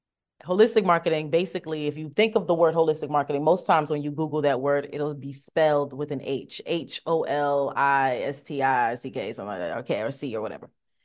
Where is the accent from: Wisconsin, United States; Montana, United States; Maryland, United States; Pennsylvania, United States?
Pennsylvania, United States; Philadelphia; but I'm from Philadelphia, but I have a Southern grandmother from North Carolina.